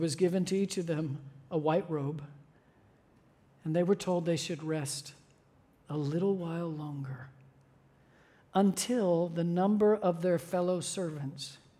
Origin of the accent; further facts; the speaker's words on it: Scotland, United Kingdom; And I'm Scottish. … is like the Smith of Scotland.